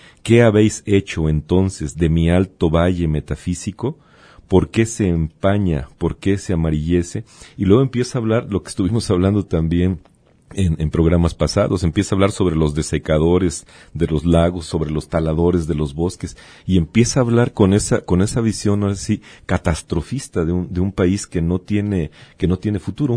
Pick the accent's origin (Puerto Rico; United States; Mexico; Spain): Mexico; hasta qué punto nosotros como mexicanos o el pueblo de México podamos pensar que venimos de una castración